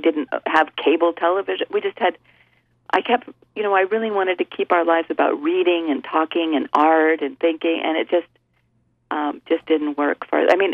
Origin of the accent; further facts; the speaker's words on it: Idaho, United States; now in Eugene, United States; I grew up in Idaho, yes.